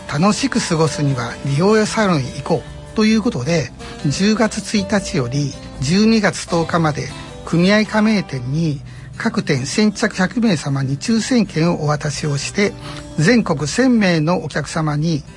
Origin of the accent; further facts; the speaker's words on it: Okazaki, Aichi, Japan; also born or lived in Nagoya; 生まれは名古屋なんです。でも2歳ぐらいから岡崎にずっといますので、